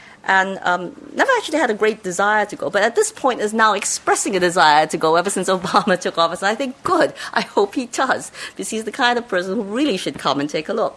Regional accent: Hong Kong; growing up in Hong Kong, you do encounter the Chinese ribbon dance, you encounter Chinese opera

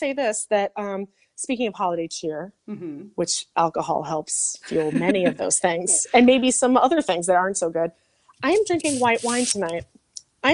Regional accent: Wisconsin, United States; I grew up in Wisconsin. I know you can eat them.

